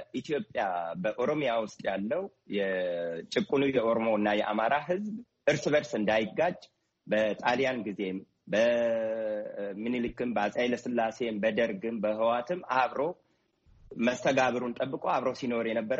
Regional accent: Oromia, Ethiopia; እኔ አብቹ ነኝ ብያለሁ። ከአዲስ አበባ ዙሪያ ተነቅለው ነው አርሲ የገቡት። አርሲ ነው ተወልጄ ያደግኩት።

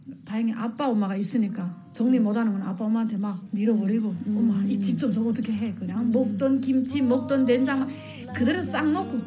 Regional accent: North Korea; moved away; also born or lived in China; 저는 북한에서 뭐 했고 어떻게 북한 탈북했고 그다음에 중국에서 어떻게 살았고

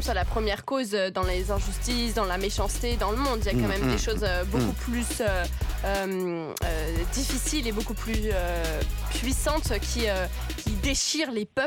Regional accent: France; en tant que française, de vivre tous ces événements, toutes ces attaques à l'étranger

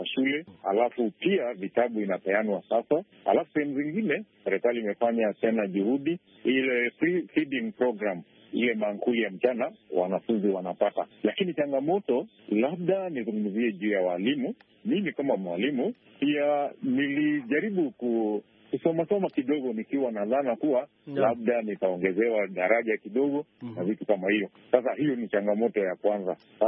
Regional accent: Sarbo, Kenya; Natoka Sarbo, Kenya. Mimi mwenyewe ni mwalimu.

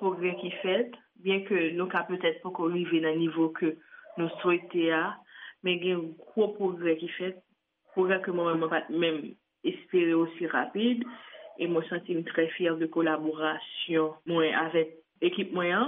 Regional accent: Haiti; moi-même en tant que haïtienne, j'ai un des bagages que j'ai remarqué dans le circuit, dans le fonctionnement nous-mêmes en Haïti.

